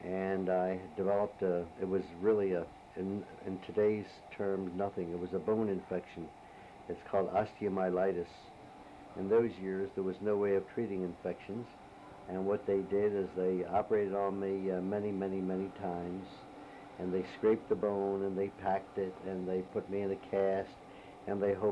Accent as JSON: {"language": "English", "town": "Wilmington", "region": "Delaware", "country": "United States", "tie": "born there", "said": "I was born in Wilmington, Delaware."}